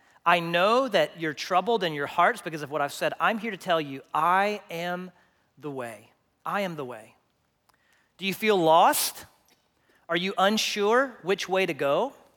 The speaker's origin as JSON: {"language": "English", "region": "Texas", "country": "United States", "lives_now": "Longview, United States"}